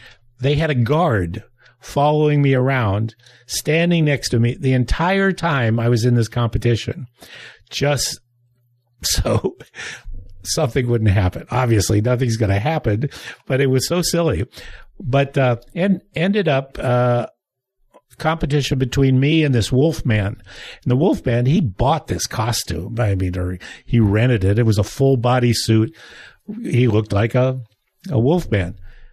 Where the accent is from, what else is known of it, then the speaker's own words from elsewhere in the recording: California, United States; I'm from California, and this is right next to North Hollywood.